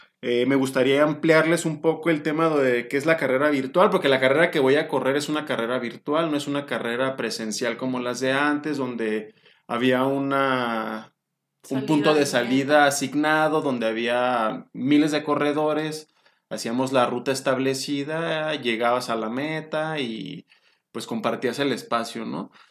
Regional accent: Mexico; Y como un acento americano, un acento canadiense, un acento inglés, pero pues, somos mexicanos.

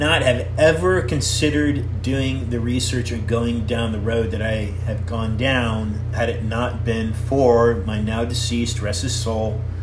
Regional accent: United States; because I'm an American

